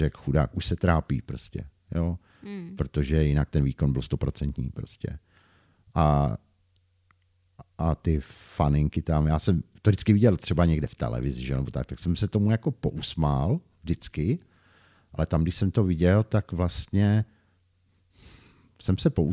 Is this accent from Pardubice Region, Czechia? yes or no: yes; Pardubice, Pardubice Region, Czechia; born there; No, narodil jsem se v Pardubicích, že jo, nenarodil jsem se na Seně, prostě někde na vsi